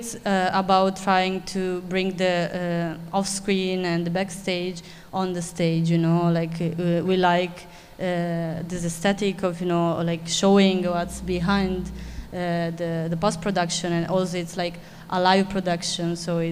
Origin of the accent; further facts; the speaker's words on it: Italy; now in Krakow, Poland; I'm from Italy